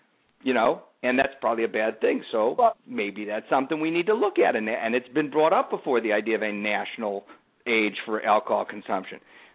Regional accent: Illinois, United States; I grew up in Illinois, but right near the Wisconsin border.

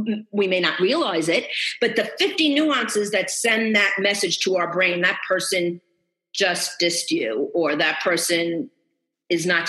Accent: Queens, New York, United States; accent: Queens; I have the Queens accent. I'm like the stereotypical Italian from Queens

